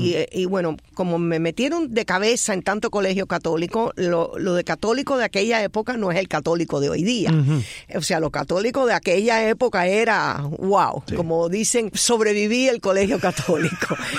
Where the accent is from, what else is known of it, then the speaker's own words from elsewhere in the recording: Havana, Cuba; born there; Bueno, yo nací en La Habana.